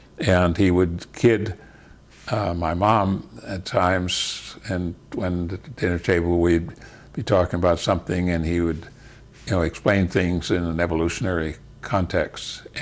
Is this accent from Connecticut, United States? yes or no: yes; Connecticut, United States; also born or lived in Vermont; my mother was moderately religious, and so she attended when I was growing up in Connecticut, and she wanted us kids to go to Sunday school in a Congregationalist church, a liberal Protestant church, and we lived in Vermont.